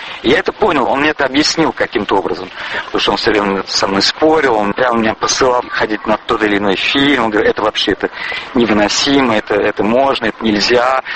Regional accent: France; я действительно вырос сознательно во Франции, я приехал достаточно молодым

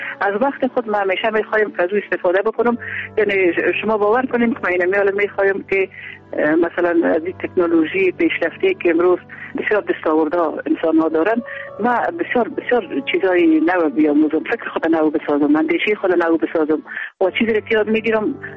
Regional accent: Kandahar, Afghanistan; moved away; also born or lived in Kabul; بعد از او ما از قندهار به کابل آمدیم

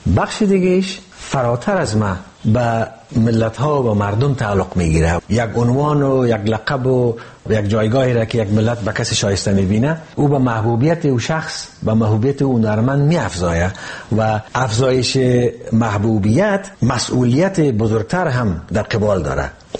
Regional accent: Afghanistan; born or raised there

